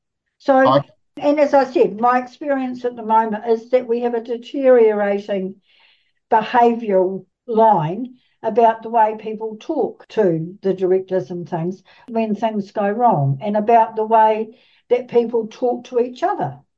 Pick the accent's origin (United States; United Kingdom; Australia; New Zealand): New Zealand; South Island; now in Auckland, New Zealand; I came from the South Island where we used to play 36 board sessions because of the amount of time it took to travel to places